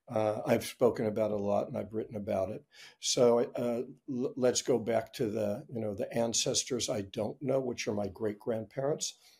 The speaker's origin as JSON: {"language": "English", "region": "California", "country": "United States", "said": "whenever people ask me where I'm from, I always say I'm from California, not from the United States, because we're definitely, a different outlook."}